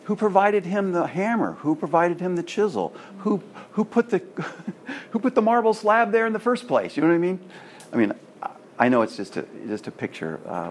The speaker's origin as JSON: {"language": "English", "region": "California", "country": "United States", "said": "Some years ago, I was in my home state of California going to the Space and Science Center"}